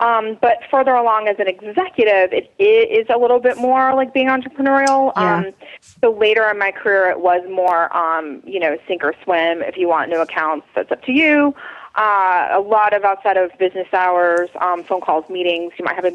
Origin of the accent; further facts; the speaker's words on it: Wilmington, North Carolina, United States; I'm from Wilmington, North Carolina.